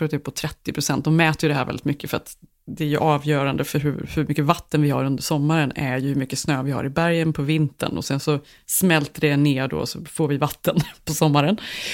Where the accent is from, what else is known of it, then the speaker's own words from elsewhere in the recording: Sweden; i och med att jag är svensk